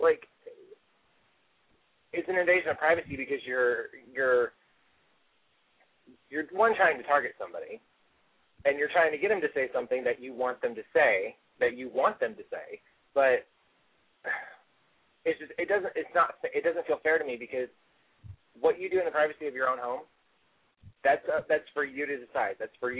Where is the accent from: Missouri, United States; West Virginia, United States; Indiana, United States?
Missouri, United States; But, I grew up in Missouri and I grew up in a family that you're definitely a product of how you were raised and a product of your environment.